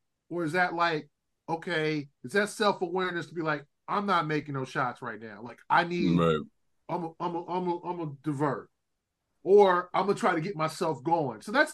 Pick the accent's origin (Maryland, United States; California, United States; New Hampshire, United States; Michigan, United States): California, United States; Los Angeles; You know I grew up in South Central LA.